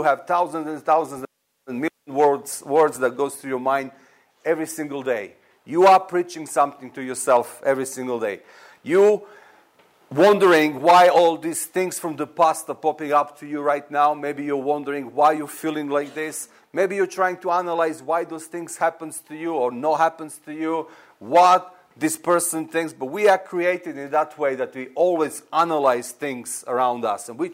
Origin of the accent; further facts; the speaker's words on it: Serbia; I'm from Serbia and all that.